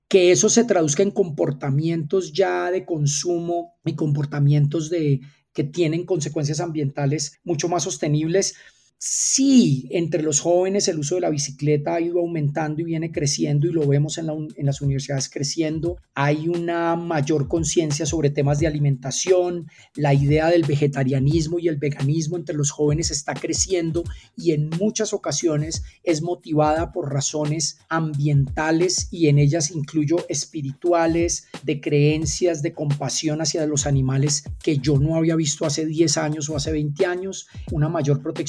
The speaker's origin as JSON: {"language": "Spanish", "country": "Colombia", "said": "como colombianos o como país"}